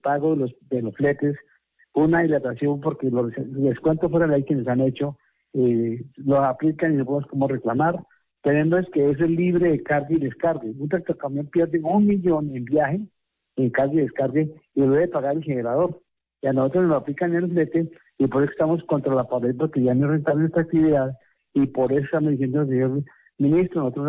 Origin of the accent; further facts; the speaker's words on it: Colombia; nosotros somos colombianos y tenemos algo que podemos reclamar como compatriotas